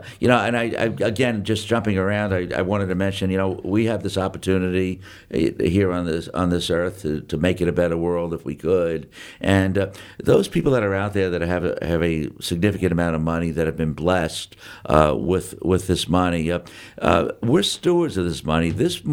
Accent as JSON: {"language": "English", "town": "New York City", "region": "New York", "country": "United States", "said": "I'm from the Bronx, you know, and I was born in the 50s, in the early 50s, and, you know, the Bronx was certainly a beautiful place"}